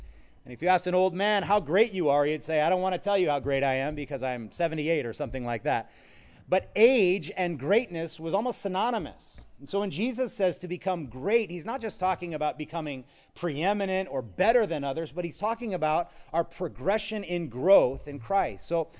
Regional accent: Hawaii, United States; I'm from Hawaii, and my American history isn't so good.

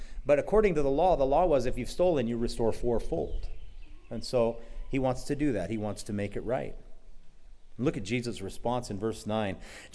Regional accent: Hawaii, United States; I grew up on the North Shore. I don't know, they still have it. It's called the Haleiwa Sea Spree.

